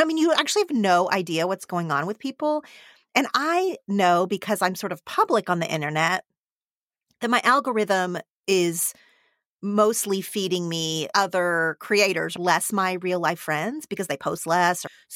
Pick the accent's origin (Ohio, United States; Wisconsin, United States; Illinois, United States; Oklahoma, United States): Oklahoma, United States; now in Los Angeles, United States; I grew up in Oklahoma. I live in Los Angeles now.